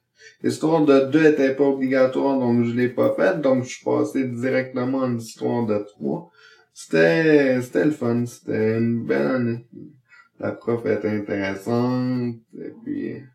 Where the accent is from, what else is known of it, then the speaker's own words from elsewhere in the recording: Quebec, Canada; Moi, je suis né à Québec. Par contre, je viens de la... Ben, je viens puis je reste encore là. Dans la région de Charlevoix.